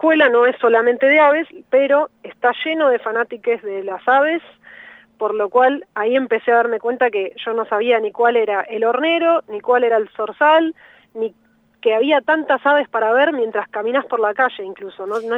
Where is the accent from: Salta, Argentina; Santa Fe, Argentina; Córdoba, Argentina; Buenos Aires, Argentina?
Buenos Aires, Argentina; yo soy de Ciudad Autónoma de Buenos Aires, así es.